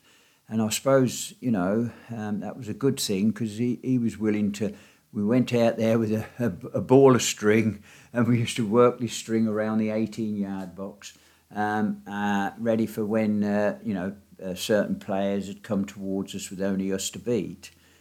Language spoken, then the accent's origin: English; United Kingdom; born there; being a village boy, as you know, I was born in Farset. And being a village boy, I didn't like London.